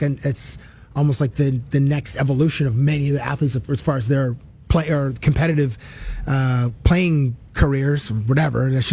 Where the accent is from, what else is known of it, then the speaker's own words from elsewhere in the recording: Toronto, Ontario, Canada; I'm from Toronto.